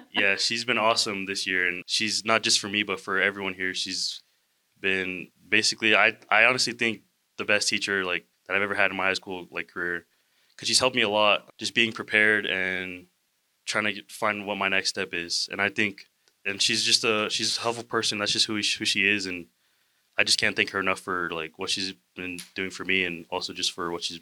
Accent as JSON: {"language": "English", "town": "Provo", "region": "Utah", "country": "United States", "tie": "born or raised there", "said": "one of the big reasons I came to TimFew from Provo was because of the fact that I knew a lot of people here."}